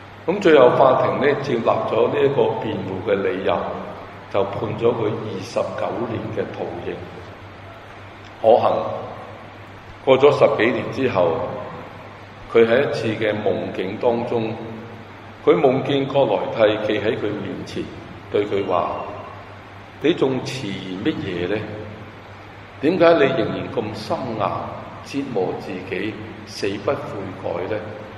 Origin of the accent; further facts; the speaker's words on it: China; 我们中国人有一句很激昂的说话